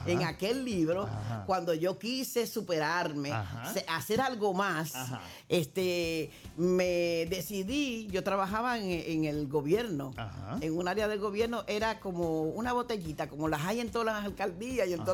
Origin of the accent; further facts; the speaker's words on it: Dominican Republic; yo vengo de una familia donde una de las cosas de la cultura de mi familia como dominicana fue la lectura y el teatro.